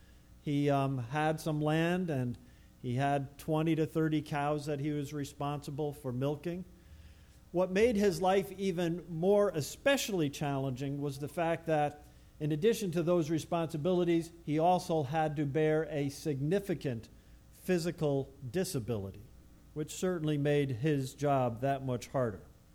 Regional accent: New York, United States; also born or lived in Theresa, United States; Many of you know that I grew up on Long Island. I was born and bred as much of a suburbanite as anybody ever could be. You may also know that prior to coming here for ministry, I lived in a very, very small town in northern New York called Theresa.

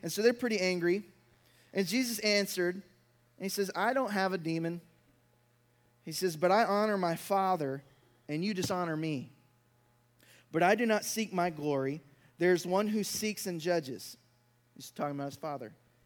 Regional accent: Mississippi, United States; I was talking to one of my old pastors, Brother Mickey, church I grew up in Mississippi.

